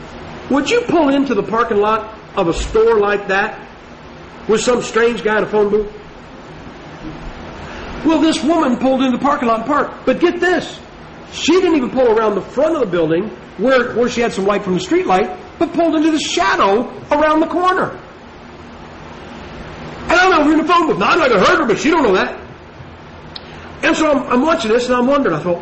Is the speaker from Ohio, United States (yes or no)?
yes; Ohio, United States; I'm from Ohio, and I went down to Florida to Bible college. And after the first year, I came back up to Ohio